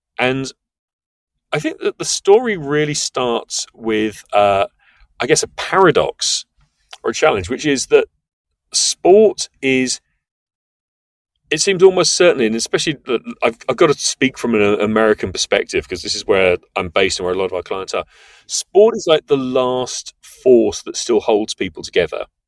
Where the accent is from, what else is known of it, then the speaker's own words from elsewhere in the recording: United Kingdom; moved away as an adult; now in United States; I'm a British person, and I moved to America more than a decade ago.